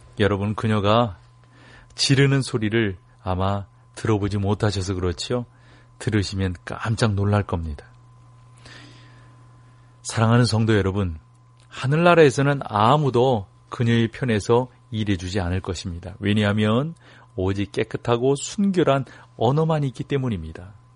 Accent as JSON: {"language": "Korean", "town": "Suwon", "region": "Gyeonggi Province", "country": "South Korea", "tie": "born or raised there", "said": "저는 뭐 여러분들이 들으셔서 알겠지만 표준어를 사용한다고 생각하는데요. 저는 경기도가 제 고향이니까요. 수원이 고향이니까"}